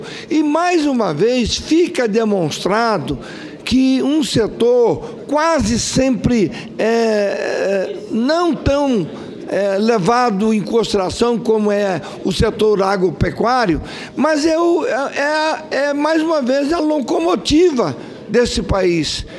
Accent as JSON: {"language": "Portuguese", "region": "Mato Grosso do Sul", "country": "Brazil", "said": "eu sou do estado do Mato Grosso do Sul"}